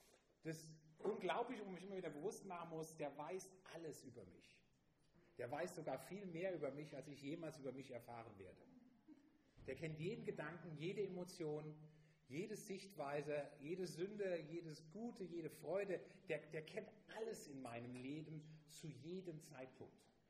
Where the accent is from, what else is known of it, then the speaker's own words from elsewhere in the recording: North Rhine-Westphalia, Germany; ich komme ja auch aus dem Karneval. Ich komme nur ein bisschen südlicher. Also, wir gehören mehr zum Kölner Raum, wo ich herkomme.